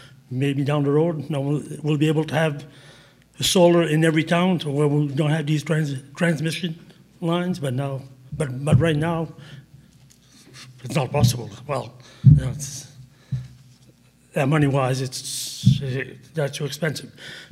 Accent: Maine, United States; moved away as an adult; I've been a resident in New Hampshire for 40 years. I came down from Northern Maine, worked as a lineman on the original 345s.

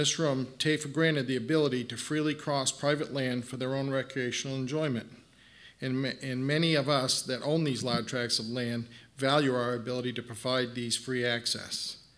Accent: New Hampshire, United States; I'm a resident of Lancaster, New Hampshire. My family and I own AB Excavating. I started out, I was born and brought up in Coos County.

